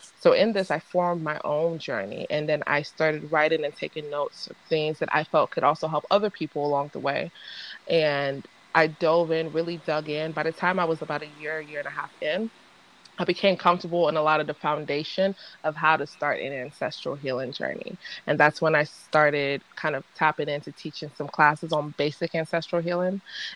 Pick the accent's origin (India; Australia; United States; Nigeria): Nigeria; born there; moved away; I'm Nigerian born, so coming into a new land, there is a different weight that's carried around because of the land ancestors too.